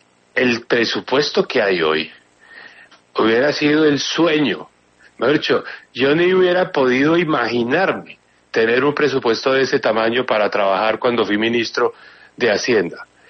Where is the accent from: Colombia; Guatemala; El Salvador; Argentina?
Colombia